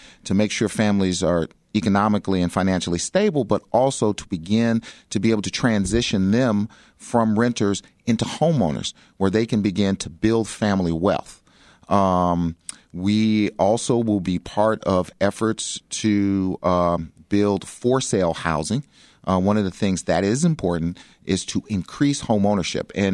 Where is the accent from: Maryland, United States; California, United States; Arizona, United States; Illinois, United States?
Illinois, United States; Chicago; I grew up in South Shore.